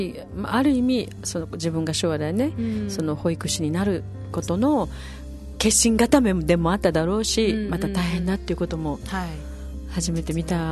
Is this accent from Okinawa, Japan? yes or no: yes; Okinawa, Japan; 私たちはこんなちっちゃな島に生まれた、はい、あのうちなんちゅではあるけれども本当にいろんなとこに行くのもうちなんちゅよね。